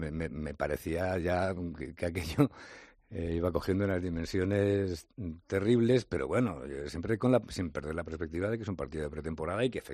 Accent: Madrid, Community of Madrid, Spain; also born or lived in Zaragoza; yo soy nacido en Zaragoza, pero me he criado en Madrid

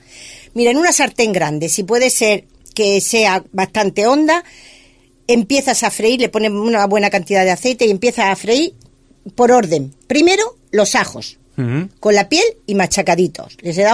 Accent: Granada, Andalusia, Spain; yo soy granaína y he querido empezar haciendo un homenaje a mi tierra.

